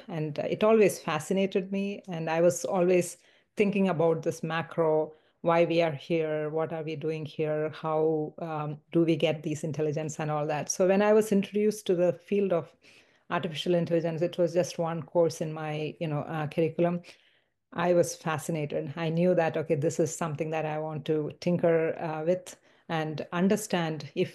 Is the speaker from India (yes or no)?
yes; India; moved away; also born or lived in Barcelona, Spain; I was born and brought up in India, spent around more than a decade there. I moved to Europe, again, spent around 10 plus years in Barcelona and other countries traveling.